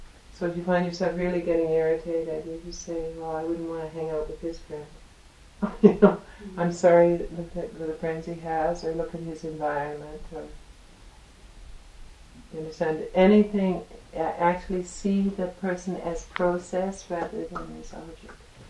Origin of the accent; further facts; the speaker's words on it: California, United States; Born and raised in California, my dear.